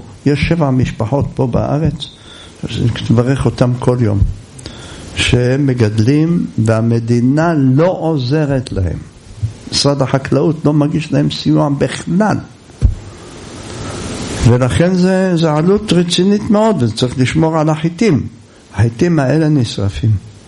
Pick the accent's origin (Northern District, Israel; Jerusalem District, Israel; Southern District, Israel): Jerusalem District, Israel; Jerusalem; גדלנו בירושלים עם הירדנים